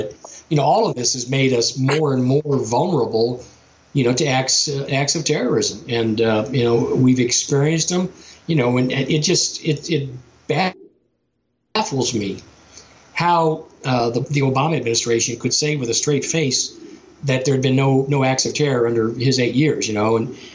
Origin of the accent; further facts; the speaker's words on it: St. Louis, Missouri, United States; but I'm from originally from the St. Louis area.